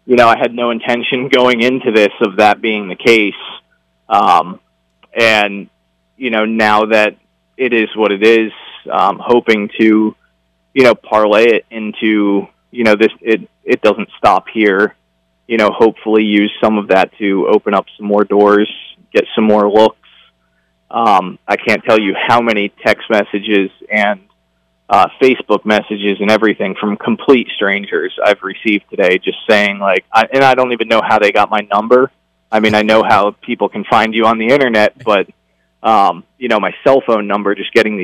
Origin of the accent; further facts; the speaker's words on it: Cherry Hill, New Jersey, United States; also born or lived in Philadelphia; now in Salt Lake City, United States; I moved to Salt Lake City in February from where I grew up in Cherry Hill, New Jersey. You know, I was living in Philadelphia at the time, but took this new job out there.